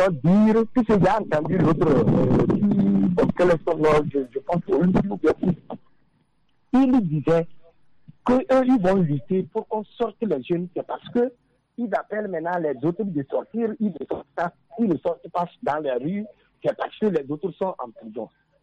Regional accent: Togo; Nous tous, nous sommes Togolais

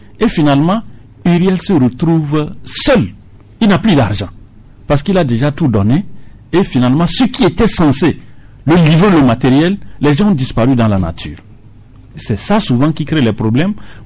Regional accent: Dapaong, Savanes, Togo; chez nous à Dapaon, il y a un projet qu'on a réalisé.

